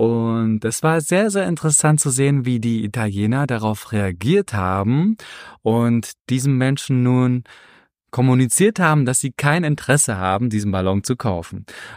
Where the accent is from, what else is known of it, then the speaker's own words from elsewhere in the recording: Germany; now in Prague, Czech Republic; Wir sind zwei Ausgewanderte, die hier in Prag leben. Ich komme aus Deutschland